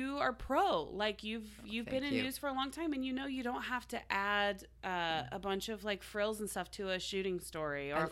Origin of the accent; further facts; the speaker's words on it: Oklahoma, United States; I'm from Oklahoma, so we had lots of tornadoes.